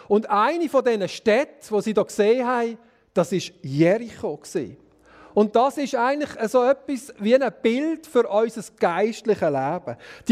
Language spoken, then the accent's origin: German; Switzerland; bei uns in der Schweiz so viele zerfallene Burgen vorhanden sind